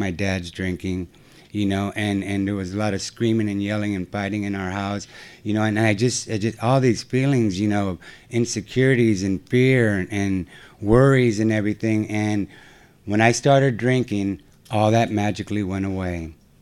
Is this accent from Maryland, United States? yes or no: no; San Francisco, California, United States; splitting a six pack with a buddy that I grew up with in San Francisco on a Friday and Saturday night.